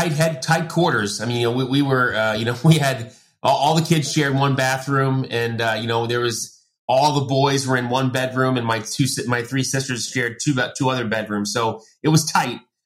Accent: New York, United States; so I am the youngest of six kids, I grew up in Long Island, like I said

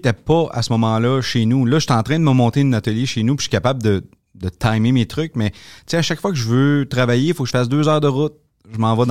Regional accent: Shawinigan, Quebec, Canada; Moi, je suis de Shawinigan, mais j'avais commencé à travailler à Montréal après l'école de l'humour.

